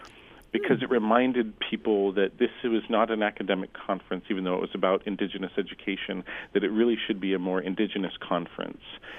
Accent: Anchorage, Alaska, United States; I was born in Bethel, and then when I was 5 days old, I was adopted by a non-Native family in Anchorage and grew up in Anchorage.

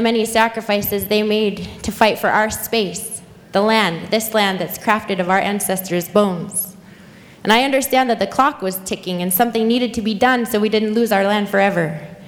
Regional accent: Anchorage, Alaska, United States; growing up in Anchorage, I felt like I had no connection to the land and that I wasn't native enough to meet other Alaska Native standards of natives.

